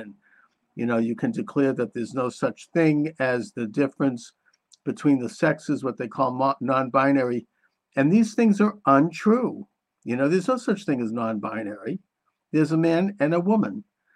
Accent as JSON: {"language": "English", "region": "Massachusetts", "country": "United States", "tie": "born or raised there", "said": "this all transpired in Massachusetts, my home state, in 2003"}